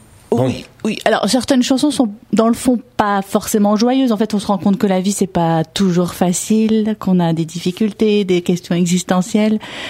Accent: L'Isle-Adam, Île-de-France, France; Et j'ai grandi à l'Isle-Adam, moi. Je suis une Valdoisienne.

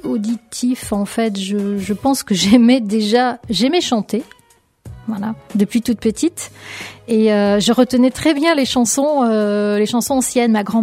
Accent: Nouvelle-Aquitaine, France; qui fait référence à ma région d'origine, mon département d'origine, qui est la Charente-Maritime

